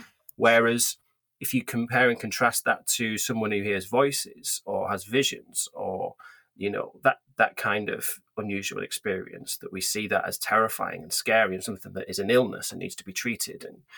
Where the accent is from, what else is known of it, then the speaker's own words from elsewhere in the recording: Horwich, North West England, United Kingdom; now in Yorkshire, United Kingdom; So I was born and raised in a town called Horwich near Bolton in the north of England, not far from Manchester. But I now live a little bit further away than that. I'm just over the border in Yorkshire